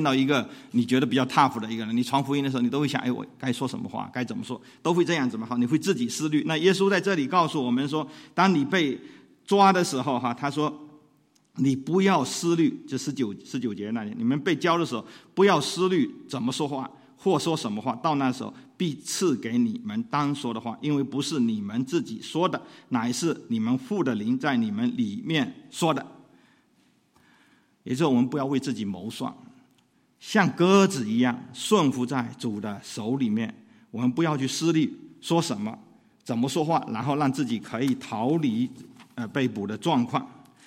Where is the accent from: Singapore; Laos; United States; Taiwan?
United States; 我们是美国人，我们只有护照没有身份证